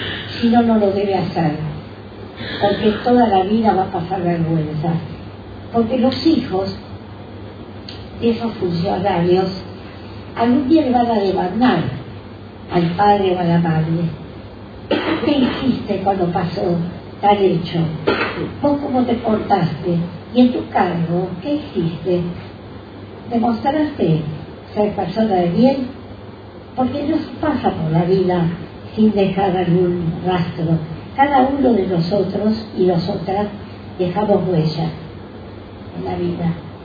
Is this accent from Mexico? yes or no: no; Argentina; me causó mucha vergüenza como argentina